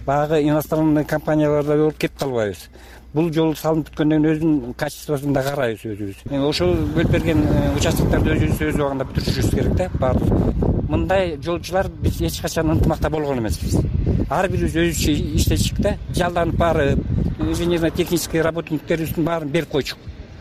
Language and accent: Kyrgyz; Talas Region, Kyrgyzstan; Биз өзүбүз Таластан келдик, өзүбүздүн техникаларыбыздын баарын алып келдик.